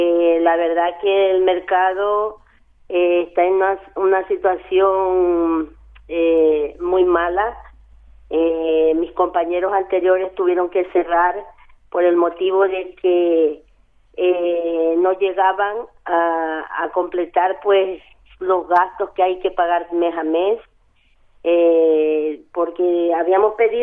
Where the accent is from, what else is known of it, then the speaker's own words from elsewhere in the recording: Ecuador; yo de mi gente ecuatoriana, soy ecuatoriana